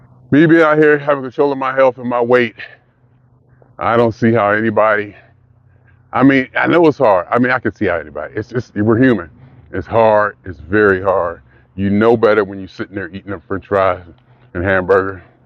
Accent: Youngstown, Ohio, United States; now in Los Angeles, United States; You know, growing up in Youngstown, I knew I was gonna move as soon as I got a chance to get out of Youngstown. And I did. Happened

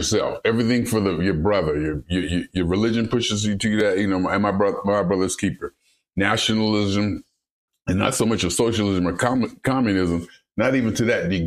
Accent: Youngstown, Ohio, United States; moved away; I knew from an early age I was gone from Youngstown. I knew at an early age I wanted more and I needed to get out of there.

